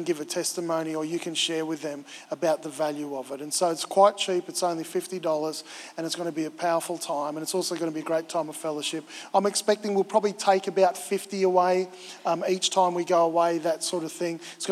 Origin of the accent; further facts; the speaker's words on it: Victoria, Australia; I grew up in Victoria. In Victoria, you work or go to school all the way up to like December 22nd.